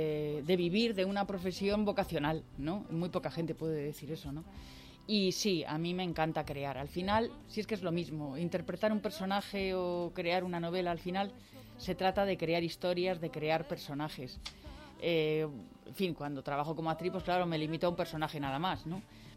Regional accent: Madrid, Community of Madrid, Spain; yo es que soy madrileña y de padres madrileños

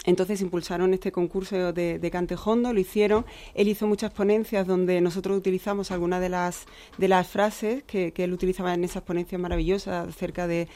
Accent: Córdoba, Andalusia, Spain; No, soy cordobesa. Soy cordobesa, pero...

